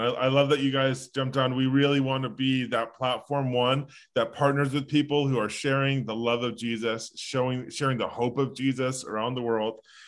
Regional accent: East Coast, United States; I'm from the East Coast. And so all I ever hear is that sort of thing.

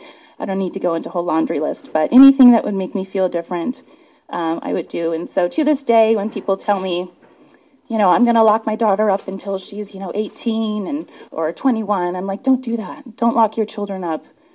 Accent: Germany; I grew up in Germany

